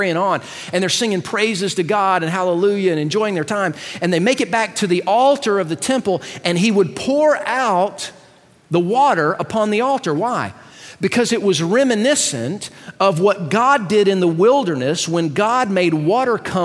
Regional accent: Athens, Georgia, United States; born there; I was born in Athens, Georgia, where the school is

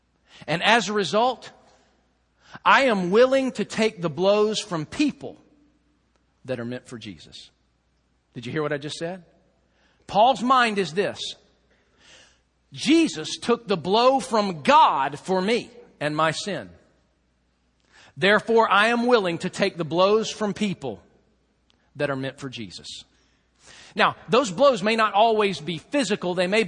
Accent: the South, United States; I'm from the South, man. We don't do that. We eat grits.

